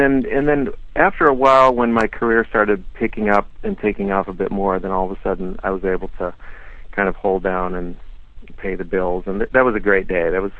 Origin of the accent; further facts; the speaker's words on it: Madison, Wisconsin, United States; also born or lived in Denver; I was born in Denver, Colorado. Grew up there for a few years. Actually, I consider my hometown Madison, Wisconsin.